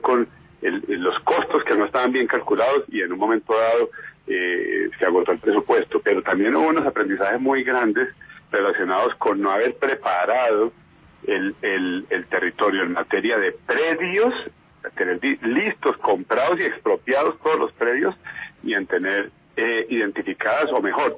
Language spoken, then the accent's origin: Spanish; Antioquia, Colombia; yo soy antioqueño. Yo sufrí el metro de Medellín.